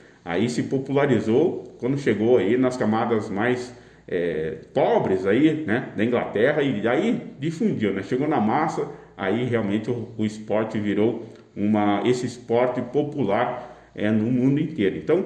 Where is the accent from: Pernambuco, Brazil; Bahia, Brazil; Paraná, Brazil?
Paraná, Brazil; Curitiba; Sou de Curitiba, né? Tenho familiares aqui em Bandeirantes, né?